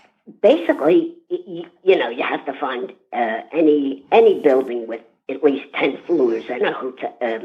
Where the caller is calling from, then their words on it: Warrington, Pennsylvania, United States; It's me again … from Warrington, PA.